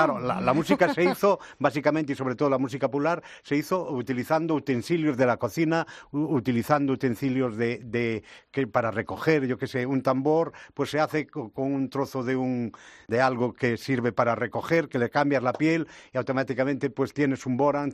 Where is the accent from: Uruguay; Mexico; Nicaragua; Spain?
Spain; Galicia; En Galicia, de donde soy yo, había una súper sala de fiestas que cada semana programaba